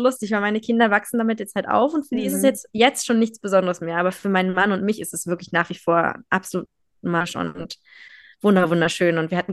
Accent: Berlin, Germany; Aber ich komme halt aus Berlin, für mich sind es Berge.

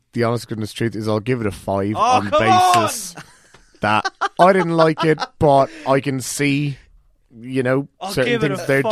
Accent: Cork, Munster, Ireland; I'm from Cork

